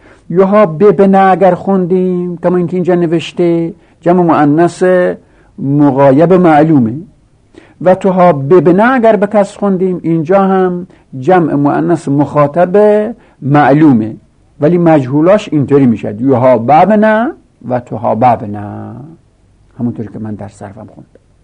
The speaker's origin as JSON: {"language": "Persian", "region": "Lorestan", "country": "Iran", "accent": "Lorestani", "said": "همچنین لهجه ما لرستانی ها"}